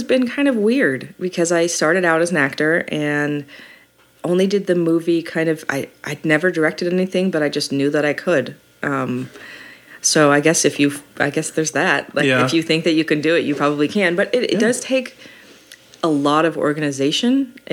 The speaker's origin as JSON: {"language": "English", "town": "Las Vegas", "region": "Nevada", "country": "United States", "tie": "born or raised there", "moved": "as an adult", "lives_now": "Los Angeles, United States", "said": "Okay, so I'm from Las Vegas. I was born and raised in Las Vegas."}